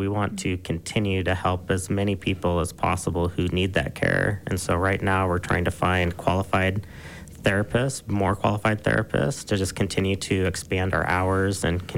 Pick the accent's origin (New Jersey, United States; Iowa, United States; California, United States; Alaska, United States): Alaska, United States; born there; also born or lived in Montana / Wyoming / Colorado; now in Utah, United States; I'm not from Utah originally. I like to say I'm from the Mountain West. I started off in Alaska, then Montana, Wyoming, Colorado. Now Utah's home.